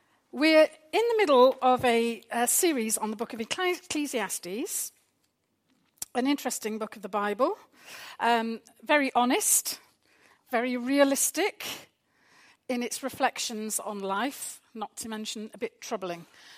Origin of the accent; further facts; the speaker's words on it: Wales, United Kingdom; I grew up in Wales